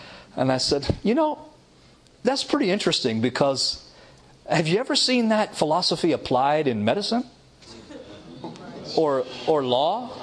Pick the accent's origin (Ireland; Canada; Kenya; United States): Canada; Toronto, Ontario; I was raised in Toronto, Canada, with loving family, great family.